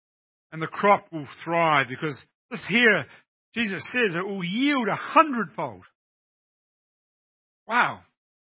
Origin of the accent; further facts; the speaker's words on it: Hastings, Hawke's Bay, New Zealand; My hometown of Hastings in New Zealand, we used to have something called a pan.